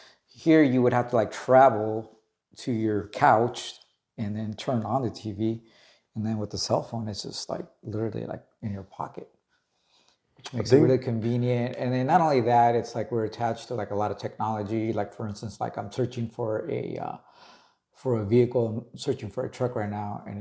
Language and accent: English; Garden Grove, California, United States; we ended up growing up in Garden Groovy.